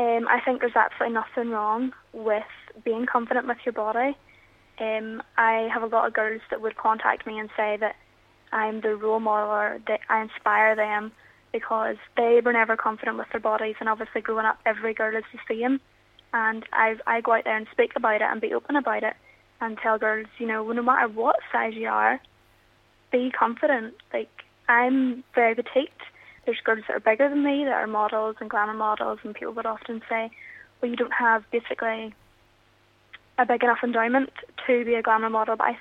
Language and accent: English; Ballycastle, Northern Ireland, United Kingdom; Well, it's where I've lived. I've been born and bred in Ballycastle.